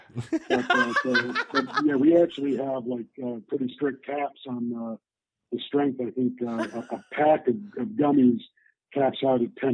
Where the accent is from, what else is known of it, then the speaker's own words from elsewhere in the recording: Canada; because like as a Canadian, they wouldn't accept my driver's license at most dispensaries.